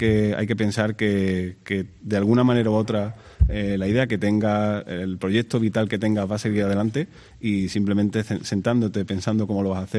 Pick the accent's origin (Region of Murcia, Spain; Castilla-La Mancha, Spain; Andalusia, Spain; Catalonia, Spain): Andalusia, Spain; Seville; yo soy de Sevilla y mi socio es de Sevilla y el hecho de montar la empresa en Rota era un poco una apuesta